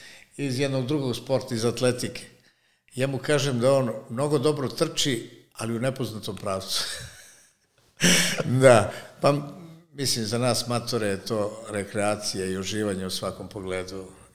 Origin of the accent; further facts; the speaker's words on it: Serbia; Mi sa ponosom ističemo da smo Srbi. Mi volimo svoju zemlju i svoj narod. Mi volimo našu majku Srbiju.